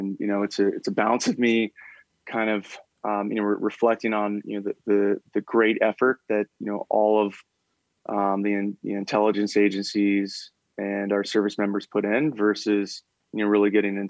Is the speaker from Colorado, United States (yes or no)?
no; Ottumwa, Iowa, United States; So growing up in Ottumwa, in between actually getting out of, I think, Ranger school and then going straight to my unit to deploy